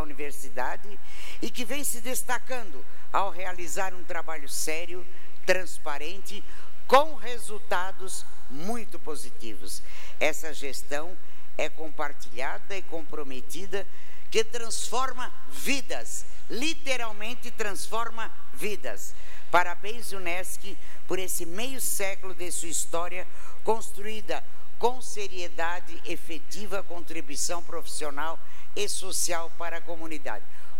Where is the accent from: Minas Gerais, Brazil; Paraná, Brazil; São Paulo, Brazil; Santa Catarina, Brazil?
Santa Catarina, Brazil; Pois então, senhor presidente, como catarinense e uma mulher do sul do estado